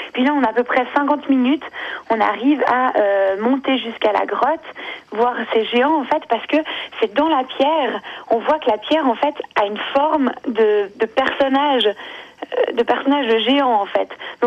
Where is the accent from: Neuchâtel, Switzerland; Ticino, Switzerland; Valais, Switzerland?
Valais, Switzerland; Alors moi, parce que je suis valaisanne